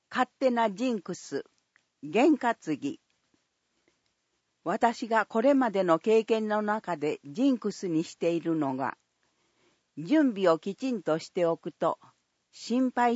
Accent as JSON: {"language": "Japanese", "region": "Osaka", "country": "Japan", "tie": "born there", "said": "私は大阪市生まれで、現在も市内に住んでいます。"}